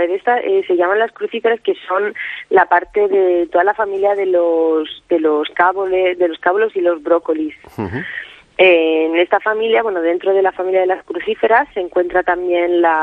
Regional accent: Spain; Yo vengo de España, es algo que me llevaré siempre dentro, vaya donde vaya.

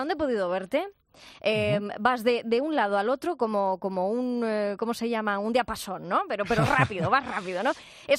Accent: Spain; También nos enorgullecemos como españoles, ¿no?

